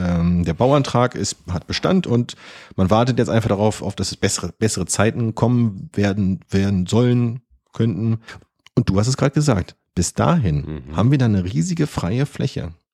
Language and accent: German; Berlin, Germany; ich bin in Köpenick aufgewachsen, ich bin runter Richtung Müggelsee gegangen